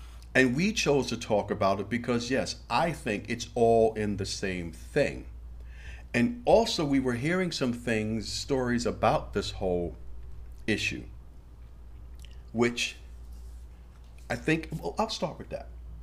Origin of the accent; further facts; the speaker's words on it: New York, United States; And personally, me, I don't trust anybody anyway. And then you add that I'm from New York, I go out of state.